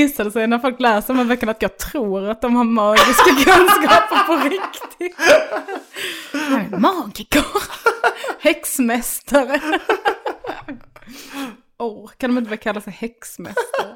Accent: Bjärnum, Skåne, Sweden; now in Stockholm, Sweden; För jag växte upp i Bjärnum.

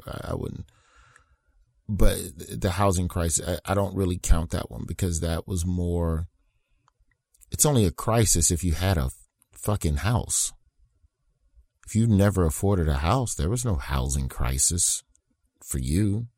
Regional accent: United States; Like, you know, I'm an American comedian. I'm here to talk about what's happening around the corner.

